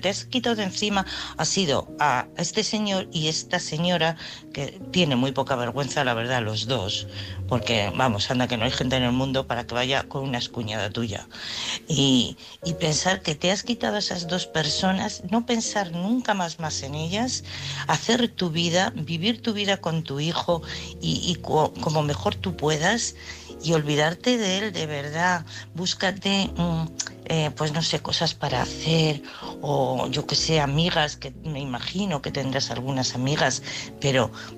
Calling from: Madrid, Community of Madrid, Spain; de Madrid.

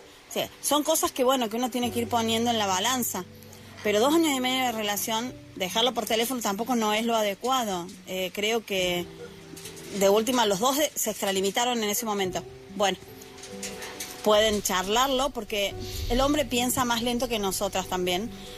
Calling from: Argentina; desde Argentina.

